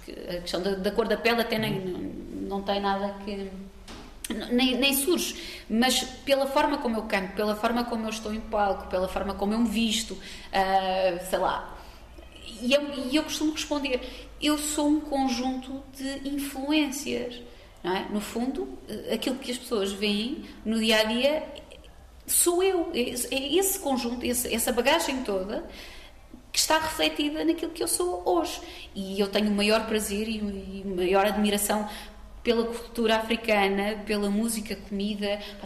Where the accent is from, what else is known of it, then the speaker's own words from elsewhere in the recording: Portugal; Mas como é que tu, sendo portuguesa de raiz, nasceste cá, não tens família, não tenho família de origem africana